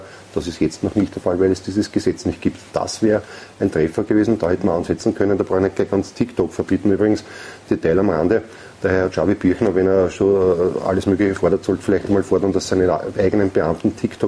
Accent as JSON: {"language": "German", "country": "Austria", "said": "Auch da hätten wir als Österreicher wissen müssen"}